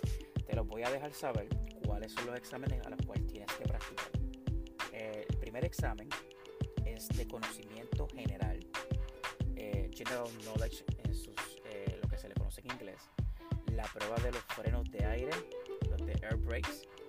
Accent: Puerto Rico; now in United States; soy puertorriqueño y soy un jíbaro que me creo todo un conductor profesional, o sea, un truck driver, aquí en la nación americana por casi 5 años.

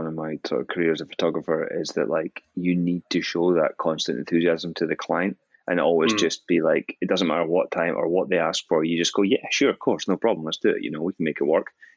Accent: Scotland, United Kingdom; so he's from Glasgow, I'm from Fife.

